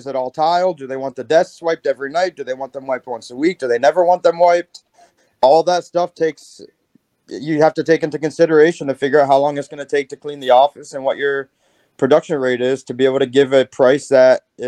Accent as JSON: {"language": "English", "town": "Coral Springs", "region": "Florida", "country": "United States", "tie": "born there", "said": "I was born in Coral Springs, Florida."}